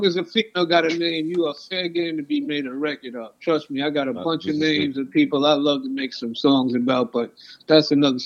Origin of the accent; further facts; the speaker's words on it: Queens, New York, United States; I grew up in Queens too. I was in rap business.